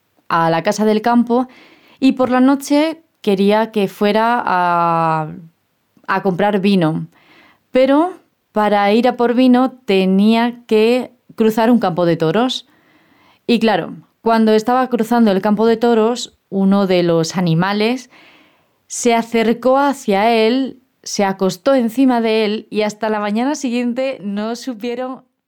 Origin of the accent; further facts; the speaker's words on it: Los Palacios, Andalusia, Spain; era muy famoso en mi pueblo, que se llama Los Palacios, y está cerca de Sevilla.